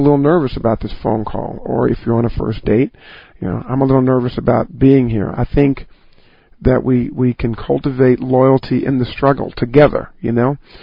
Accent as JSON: {"language": "English", "region": "Midwest", "country": "United States", "said": "Mind you, I am from the Midwest, and probably from a bit of a different era."}